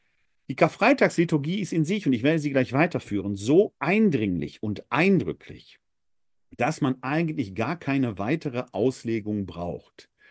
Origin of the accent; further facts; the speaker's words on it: North Rhine-Westphalia, Germany; now in Wuppertal, Germany; Ich stamme persönlich aus dem Ruhrgebiet.